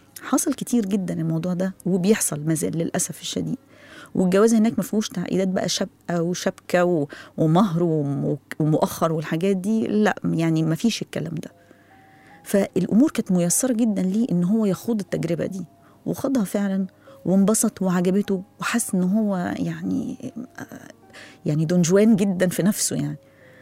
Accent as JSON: {"language": "Arabic", "country": "Egypt", "said": "لأنه إحنا بطبيعتنا كمصريين إحنا متعودين على شكل الأسرة"}